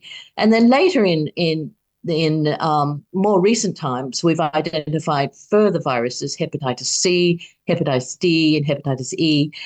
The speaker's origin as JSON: {"language": "English", "country": "Australia", "said": "in my home country, Australia, they won't let me."}